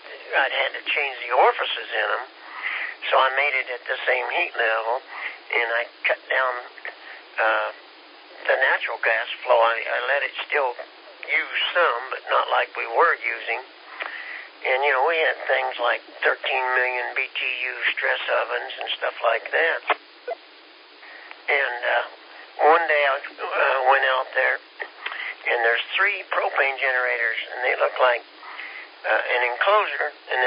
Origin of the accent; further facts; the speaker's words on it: Kansas, United States; moved away; We're from Kansas, you know. But we've been here 15 years.